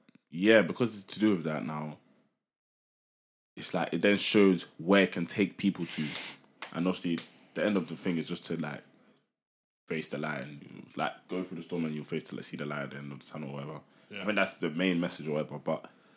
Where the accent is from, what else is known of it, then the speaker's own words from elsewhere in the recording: London, United Kingdom; you can relate to it so much growing up in London.